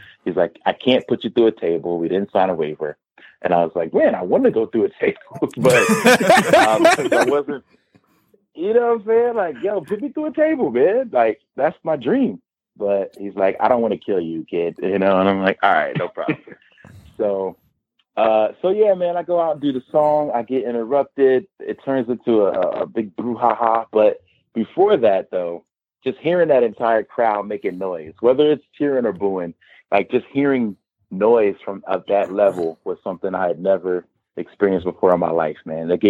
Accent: Philadelphia, Pennsylvania, United States; now in Phoenix, United States; I'm from Philly, and ROH has a lot of their roots in Philadelphia as well.

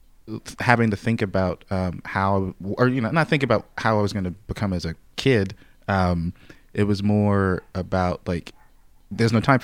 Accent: Brooklyn, New York, United States; And it's funny because I'm also from Brooklyn, but from a different part.

